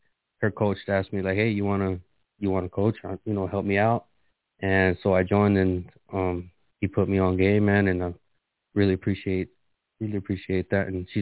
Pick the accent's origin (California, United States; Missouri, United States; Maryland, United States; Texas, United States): California, United States; Oxnard; I grew up in Oxnard, California.